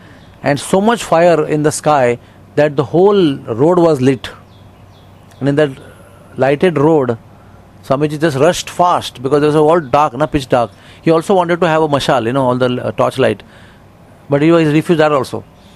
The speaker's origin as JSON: {"language": "English", "town": "Udupi", "region": "Karnataka", "country": "India", "tie": "born or raised there", "said": "There's something called as Udupi. You know Udupi? That is my hometown."}